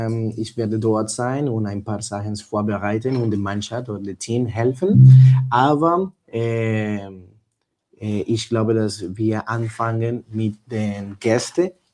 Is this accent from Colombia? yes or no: yes; Bogota, Bogotá, Colombia; German is a second language; Ich komme aus Bogota, ich komme aus Kolumbien.